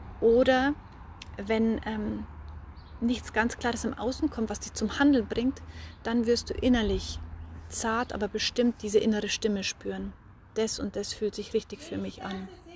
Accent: Bavaria, Germany; accent: Bavarian; mit meinem bayerischen Akzent

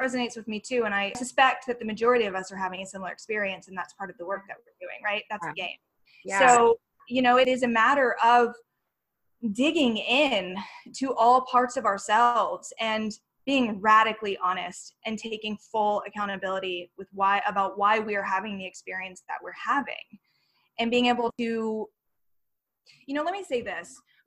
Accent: United States; It's not a, you know, I'm American, so I can say this.

